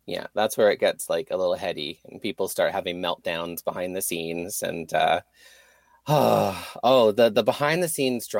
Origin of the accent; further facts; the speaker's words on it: Kingston, Ontario, Canada; now in Toronto, Canada; And I reside in Toronto, and I'm originally from Kingston.